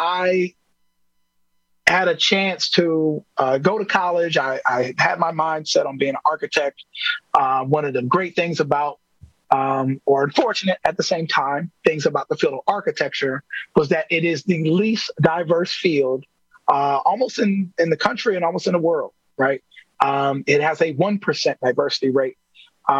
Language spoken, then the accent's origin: English; Milwaukee, Wisconsin, United States; I grew up in the Sherman Park neighborhood.